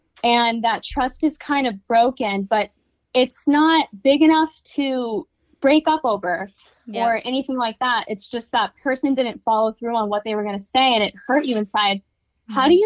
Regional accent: California, United States; It's nice to meet you too. I'm from California.

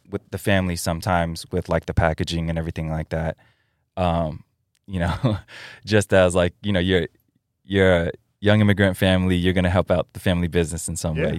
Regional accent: New York City, New York, United States; I grew up in the Upper West Side. So okay. in an admittedly pretty bougie area.

